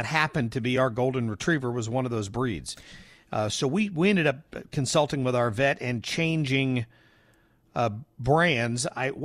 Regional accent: Ohio, United States; moved away; Senator Sherrod Brown from Ohio, my home state many years ago?

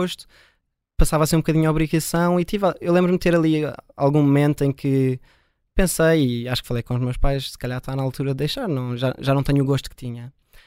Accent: Portugal; Eu, felizmente, que cresci em Portugal, fiz muito isso cá nas praias.

